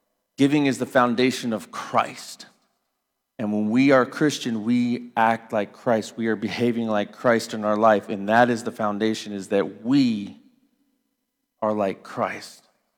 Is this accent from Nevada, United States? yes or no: yes; Las Vegas, Nevada, United States; like I grew up in Las Vegas for my childhood